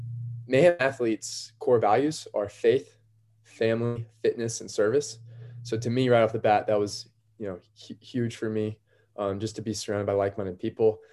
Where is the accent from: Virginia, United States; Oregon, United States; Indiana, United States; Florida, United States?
Florida, United States; also born or lived in North Georgia; Grew up in Florida, so I'm from Florida. Lived in North Georgia for a few years.